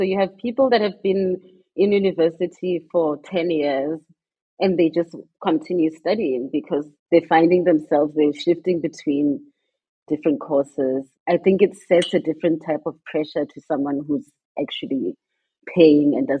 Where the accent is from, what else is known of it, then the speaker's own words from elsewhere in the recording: South Africa; a recognition as a South African artist in South Africa by South Africans was really important.